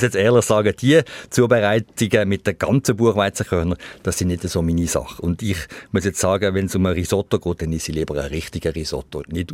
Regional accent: Switzerland

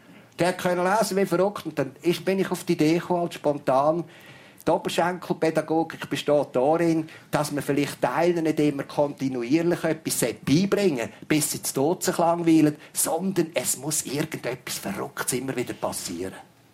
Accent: Aargau, Switzerland; ich bin aus der Habsburger Gegend, da hat man irgendwie ein anderes Gefühl mit Scherzen und so weiter.

